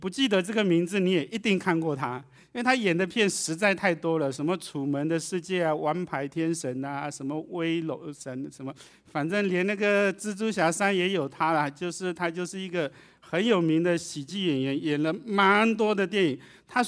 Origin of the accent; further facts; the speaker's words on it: Taiwan; 我台湾人跟人互动的所有的关系在他身上都不管用